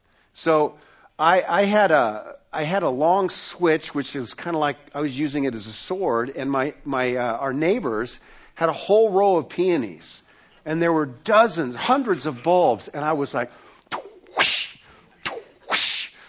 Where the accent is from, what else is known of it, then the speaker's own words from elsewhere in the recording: Newton, Iowa, United States; I grew up in Newton, Iowa.